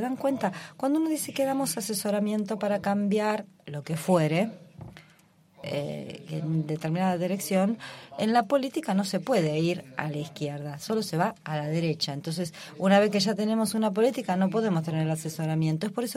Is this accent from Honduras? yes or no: no; Mexico; de México.